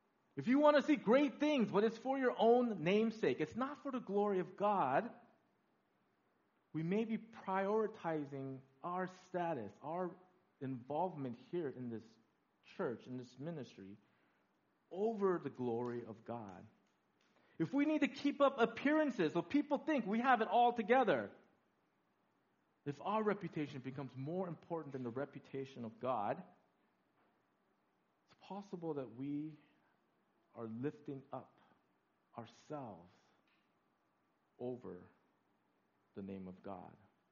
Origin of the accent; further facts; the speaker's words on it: California, United States; Now, I'm from California, movie industry, all that stuff.